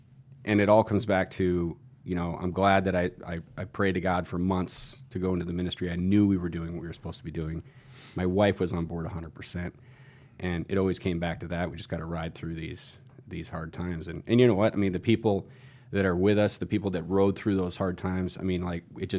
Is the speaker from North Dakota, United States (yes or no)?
yes; North Dakota, United States; It's cool. Don't worry about it. You know, I'm from North Dakota. I got you.